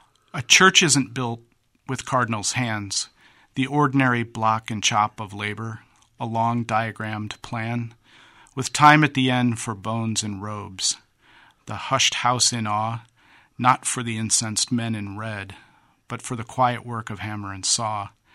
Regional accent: Quad Cities, United States; Well, I grew up here in the Quad Cities, Don.

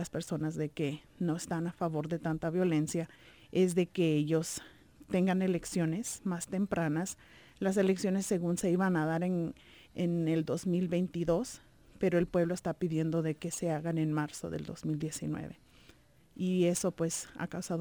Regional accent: Granada, Nicaragua; como por ejemplo yo soy de Granada.

